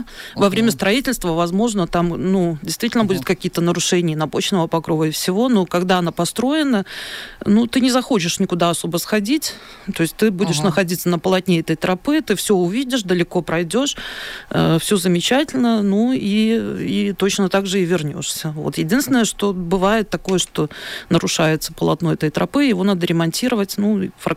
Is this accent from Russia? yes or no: no; Belarus; Это же вот мы, белорусы, так сказать.